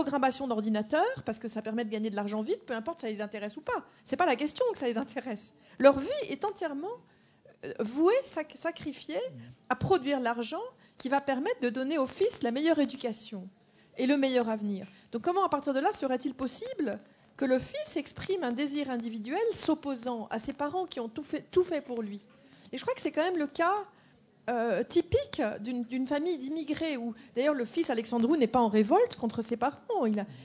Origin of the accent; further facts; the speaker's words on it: France; je débarque à l'aéroport à Roissy, et je ressens parfois une vraie émotion d'être dans mon pays d'origine, d'entendre les gens parler français. Tiens, je suis chez moi.